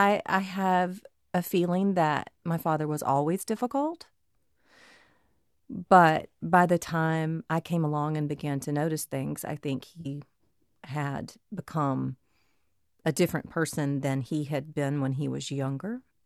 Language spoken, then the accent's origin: English; Frankville, Alabama, United States; when I was growing up in Frankville, Alabama